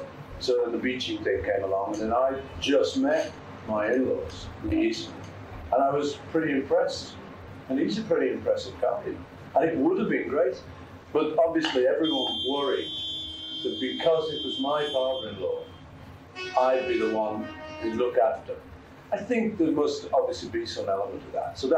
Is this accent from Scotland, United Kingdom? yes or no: no; Liverpool, North West England, United Kingdom; I come from Liverpool